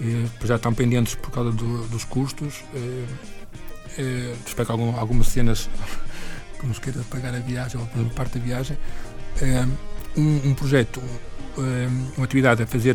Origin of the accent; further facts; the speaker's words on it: Portugal; como somos portugueses, vamos às cegas